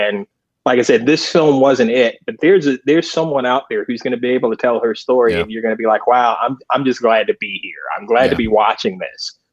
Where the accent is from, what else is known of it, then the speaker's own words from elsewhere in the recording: the South, United States; as a kid growing up in the South who was aware of, you know, gospel music and performers